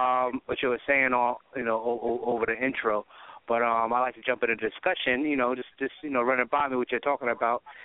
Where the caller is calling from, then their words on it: Mount Vernon, New York, United States; I'm calling from Mount Vernon. You know what I'm saying? Shouting out, peeping out the show.